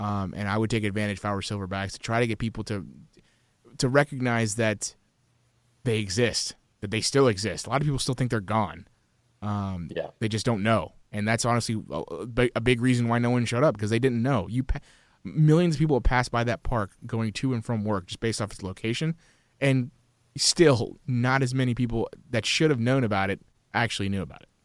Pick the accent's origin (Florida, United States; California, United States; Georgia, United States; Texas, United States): Georgia, United States; Atlanta; because I'm from Atlanta and not from Charleston.